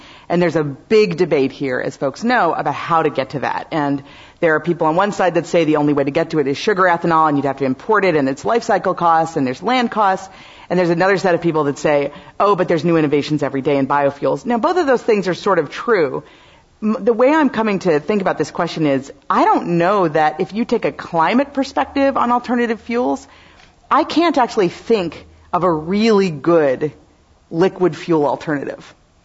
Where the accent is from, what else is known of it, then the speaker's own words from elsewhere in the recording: Wisconsin, United States; My home state, so I'm always happy to talk about Wisconsin.